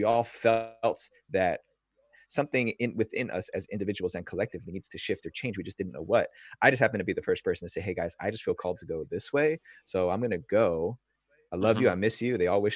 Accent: New Jersey, United States; My whole family lives on the East Coast. I was born and raised in New Jersey, with the New York City skyline about 7 miles away.

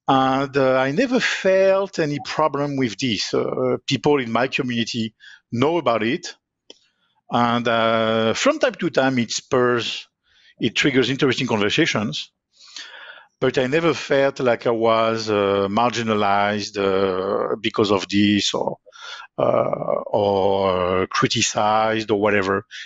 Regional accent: France; English is a second language; I was born in France. I was raised in France. I would say in a light Catholic environment

